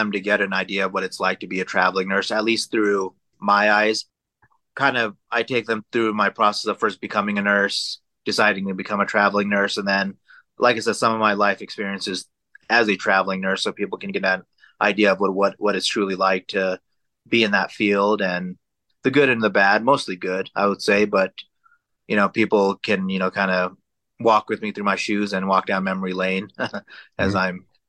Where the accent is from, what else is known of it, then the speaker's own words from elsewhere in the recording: Sparks, Nevada, United States; And like you said, I grew up in Sparks, Nevada, got my nursing degree.